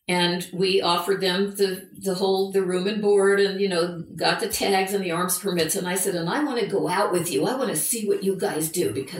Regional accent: California, United States; I mean, I'm from the California tree hugging, you know, background.

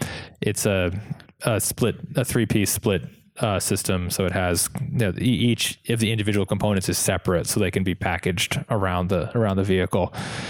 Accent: Vermont, United States; now in Santa Cruz, United States; I grew up in Vermont with where nobody has air conditioning and doesn't get that hot.

